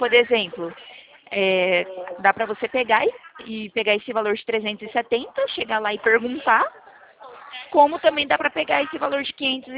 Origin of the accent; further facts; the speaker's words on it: Americana, São Paulo, Brazil; Eu sou do interior de São Paulo, americana.